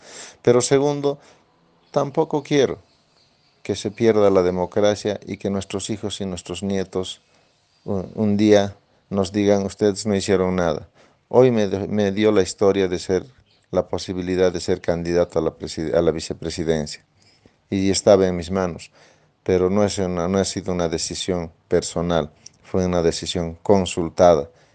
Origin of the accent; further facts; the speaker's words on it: Potosí, Bolivia; porque yo soy candidato potosino